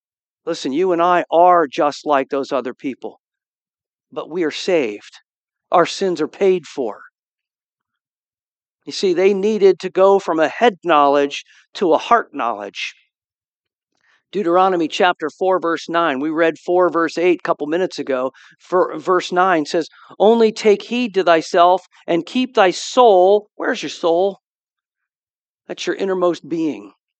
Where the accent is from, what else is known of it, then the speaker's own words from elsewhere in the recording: United States; born there; I love America. I'm so glad that I was born in America.